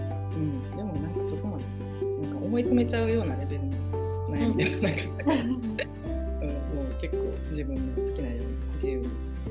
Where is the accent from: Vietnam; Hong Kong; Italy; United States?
United States; now in Japan; 本帰ってきたら日本人だけど、まあ、日本で育った子たちとは違って、うん、やっぱりなんかアメリカ育ちの子みたいな感じだったから